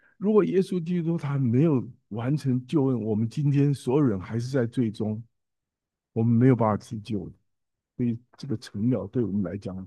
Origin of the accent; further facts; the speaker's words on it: Taiwan; 尤其是我们从台湾来的，我们知道日本、台湾、菲律宾都是在一个地震带